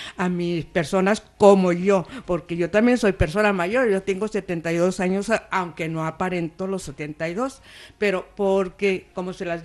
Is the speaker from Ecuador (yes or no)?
no; Mexico; Notará un poquito de acento, pero soy mexicana.